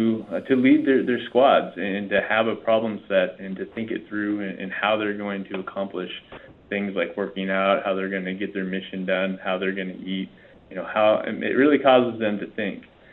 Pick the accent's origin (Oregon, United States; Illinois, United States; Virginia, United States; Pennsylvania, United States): Oregon, United States; Portland; I kind of became a Southern Oregon transplant growing up in Portland. You know, growing up in Portland, I honestly, Southern Oregon to me was Eugene.